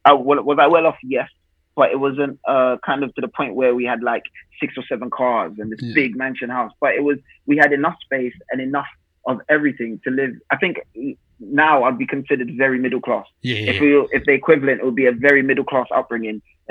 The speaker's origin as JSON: {"language": "English", "country": "Zambia", "tie": "born or raised there", "moved": "yes", "said": "I grew up in Zambia in a very affluent home."}